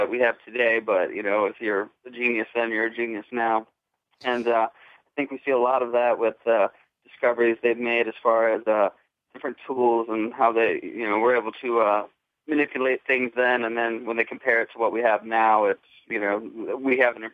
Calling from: St. Louis, Missouri, United States; Hi, Brian. … in St. Louis.

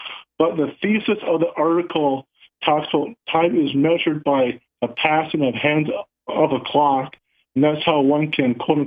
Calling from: Minnesota, United States; from somewhere in Minnesota.

